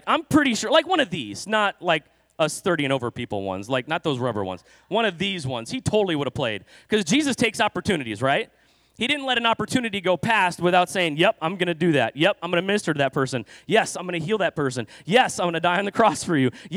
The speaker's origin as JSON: {"language": "English", "region": "California", "country": "United States", "tie": "born or raised there", "lives_now": "Iowa, United States", "said": "and I wasn't born in Iowa, okay? In fact, I wasn't even raised in the Midwest. I grew up in California."}